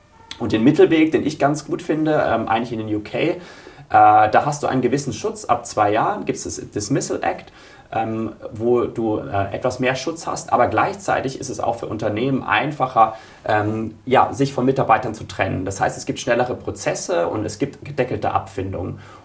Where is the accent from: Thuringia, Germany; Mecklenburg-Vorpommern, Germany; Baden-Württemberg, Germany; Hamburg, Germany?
Baden-Württemberg, Germany; ich komme aus dem Badischen, da sagt man, es hat ein Geschmäckle.